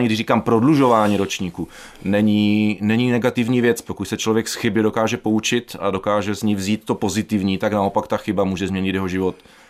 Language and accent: Czech; Ostrava, Moravian-Silesian Region, Czechia; jezdil jsem na Slezskou, na gymnázium Hladnov, takže já jsem původem z centra Ostravy, takže jsem jezdil trolejbusem na Bazaly nahoru, tam jsem strávil krásných 7 let na gymnáziu